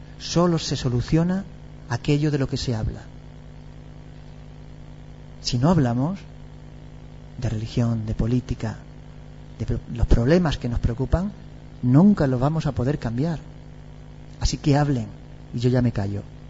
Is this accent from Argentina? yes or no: no; Trujillo, Extremadura, Spain; Yo también soy de pueblo, de Trujillo, y pasa lo mismo. El pensamiento se achica en los pueblos.